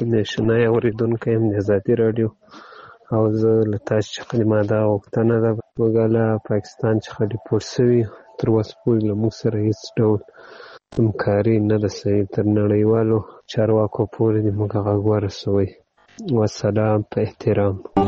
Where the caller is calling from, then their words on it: Ghazni, Afghanistan; زه د غزنی ولایت د یکتی ولسوالۍ څخه تاسو ته پیغام پرېږدم.